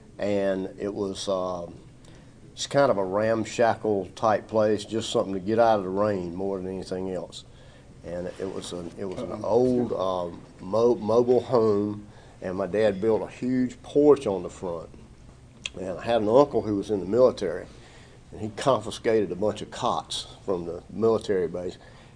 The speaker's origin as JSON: {"language": "English", "region": "North Carolina", "country": "United States", "tie": "born or raised there", "said": "I'm from Lenoir County"}